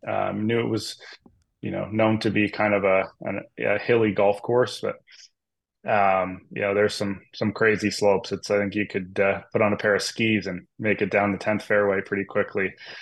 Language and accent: English; Listowel, Ontario, Canada; I hopped in the car from my hometown of Listowel, Ontario, with my dad actually